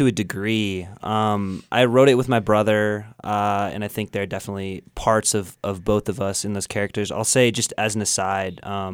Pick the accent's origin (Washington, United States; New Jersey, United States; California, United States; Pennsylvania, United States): Washington, United States; Stanwood; they just drove around Stanwood, which is my hometown, and smoked weed and were just kind of useless.